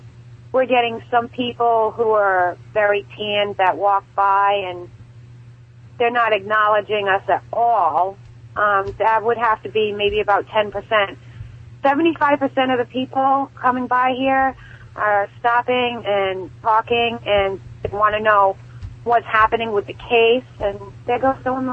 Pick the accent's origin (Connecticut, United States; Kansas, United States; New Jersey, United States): Connecticut, United States; I'm from Connecticut, so it's an hour and a half for me.